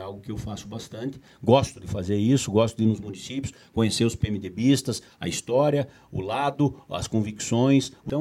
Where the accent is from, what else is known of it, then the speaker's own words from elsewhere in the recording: Clevelândia, Paraná, Brazil; also born or lived in São Carlos do Ivaí; Eu me criei em Clevelândia, a terra do meu pai, e em São Carlos do Ivaí, que é a terra da minha mãe.